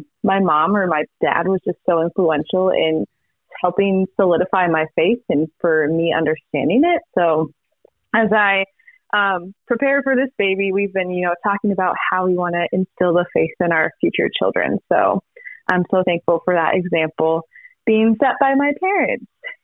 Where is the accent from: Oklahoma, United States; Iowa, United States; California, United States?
Iowa, United States; Yes, I am from Iowa.